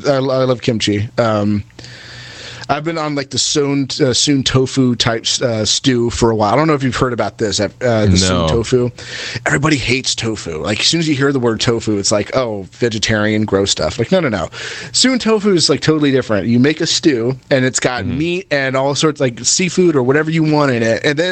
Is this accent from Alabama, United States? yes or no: no; California, United States; But I'm from California. We kind of have the same thing going on with Mexican food